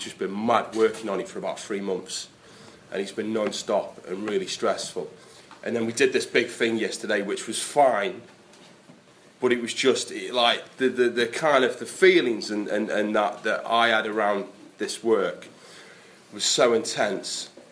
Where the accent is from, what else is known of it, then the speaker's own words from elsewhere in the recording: Stoke-on-Trent, West Midlands, United Kingdom; I'm from Stoke